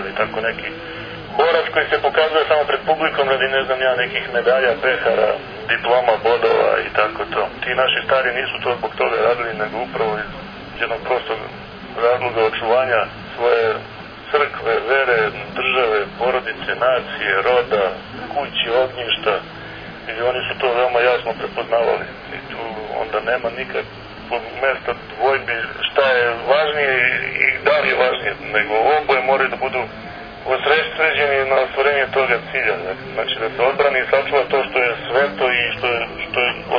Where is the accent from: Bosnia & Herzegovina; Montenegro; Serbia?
Serbia; i mi u Rusiji, onda oni kad dođu kod nas u Srbiju, isto to, ta nadmetanja i takmičenja